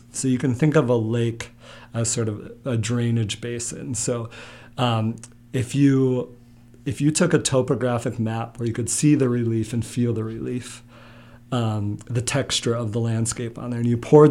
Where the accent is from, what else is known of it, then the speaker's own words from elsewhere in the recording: Midwest, United States; I'm clearly from the Midwest, the greatest of lakes.